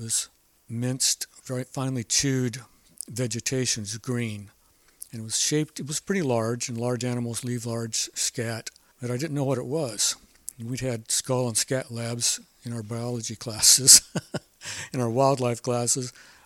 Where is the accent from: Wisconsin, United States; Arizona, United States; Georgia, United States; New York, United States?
Arizona, United States; Okay, well, I was born and raised in Arizona.